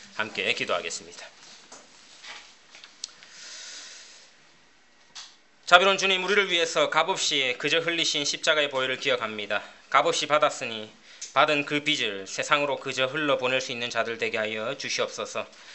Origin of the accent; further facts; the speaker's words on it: South Korea; 한국에서 왔다고 하면은 다들 고마워하는 눈빛으로